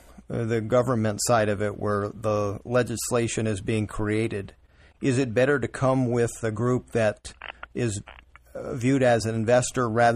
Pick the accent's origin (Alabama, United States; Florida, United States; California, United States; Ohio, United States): California, United States; California, my home state, of course, and we've got a big problem.